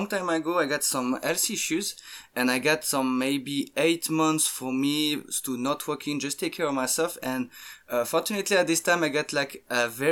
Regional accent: Switzerland; English is a second language; I'm from Switzerland, so we do a lot of skiing and things like that.

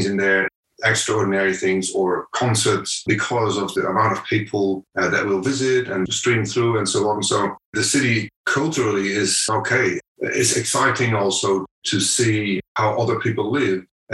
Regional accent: Netherlands; English is a second language; I am originally from Holland

